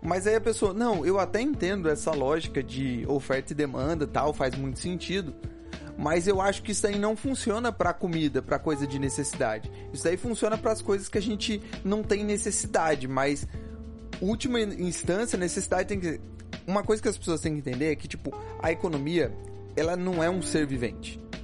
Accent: São José dos Campos, São Paulo, Brazil; Eu sou de São José dos Campos, cara.

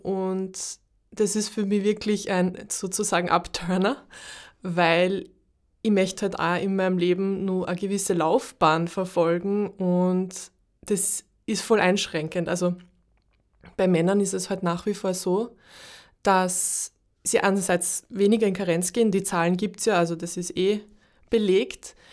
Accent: Linz, Upper Austria, Austria; now in Styria, Austria; Ich bin eigentlich aus Linz, hört man wahrscheinlich. Und meine Eltern wohnen auch weiter weg.

